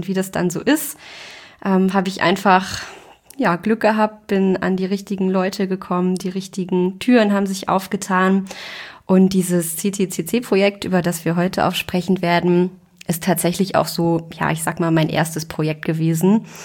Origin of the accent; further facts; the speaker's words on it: North Rhine-Westphalia, Germany; now in Rostock, Germany; Ich komme eigentlich aus der Nähe von Köln, also bin zugezogene Rostockerin seit gut 3 Jahren. Habe in Köln und Lübeck studiert